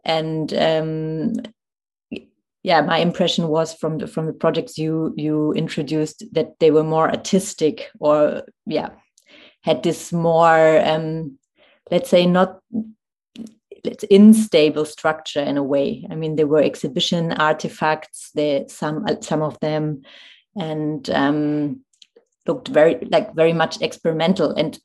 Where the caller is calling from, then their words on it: Berlin, Germany; English is a second language; Thank you very much for the lecture that I'm listening now from Berlin.